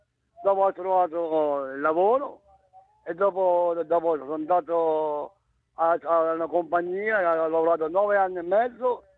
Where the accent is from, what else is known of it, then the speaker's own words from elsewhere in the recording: Abruzzo, Italy; moved away as an adult; now in Australia; Io sono dall'Abruzzo, sono 47 anni che qui in Australia.